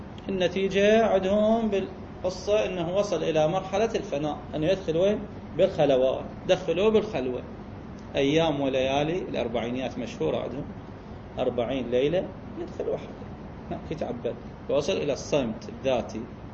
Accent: Iraq; بس مثلا أكلة الآن ما موجودة عندنا بالعراق

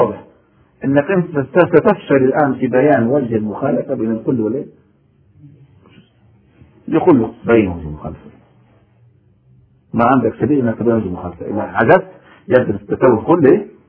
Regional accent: Egypt; انت انسان جزائري انا انسان مصري

